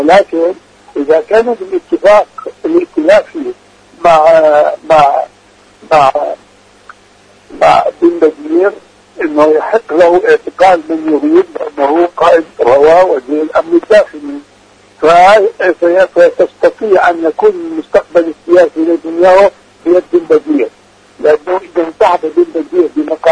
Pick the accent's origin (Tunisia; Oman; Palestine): Palestine; لا أتكلم كوني فلسطيني